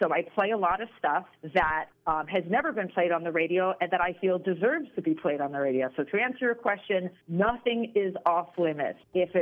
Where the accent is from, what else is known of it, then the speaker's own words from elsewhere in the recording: New Jersey, United States; I went to Manalapan High School. I grew up in Central Jersey. I grew up going to Point Pleasant, Seaside, and Atlantic City the moment I had my first fake ID.